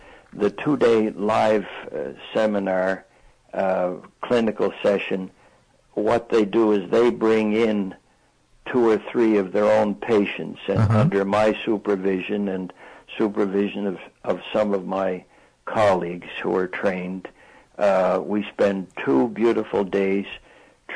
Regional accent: Sydney, Nova Scotia, Canada; born there; I was born in Sydney, Cape Breton. Cape Breton is a tiny little island attached to Nova Scotia, the province of Nova Scotia.

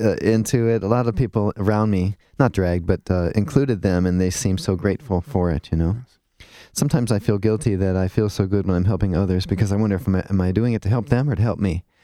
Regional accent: Twinsburg, Ohio, United States; I grew up in Twinsburg, so that's up in the Cleveland area.

